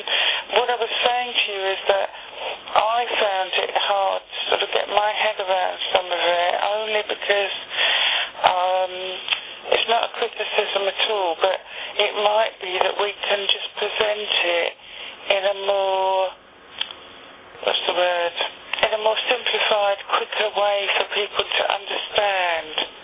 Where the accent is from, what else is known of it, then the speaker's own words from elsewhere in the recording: London, United Kingdom; also born or lived in Isle of Wight; And then I was on the Isle of Wight for a few years, and that really slowed my accent down. But I'm a Londoner, like Teresa